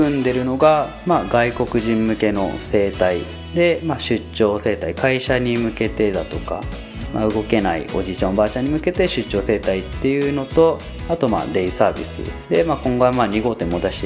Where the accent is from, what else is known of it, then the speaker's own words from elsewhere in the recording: Hatsukaichi, Hiroshima, Japan; やっぱり廿日市で、まあ、生まれ育って